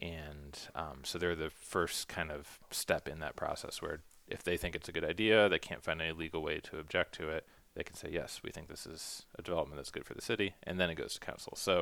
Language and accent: English; Toledo, Ohio, United States; Like, I grew up in Toledo. There weren't typically huge development cases because it was Toledo and it was a losing population quickly when I was growing up.